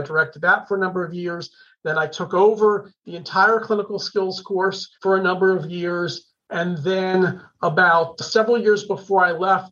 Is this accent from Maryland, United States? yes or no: yes; Maryland, United States; I'm from the Maryland suburbs and wanted to stay local for medical school.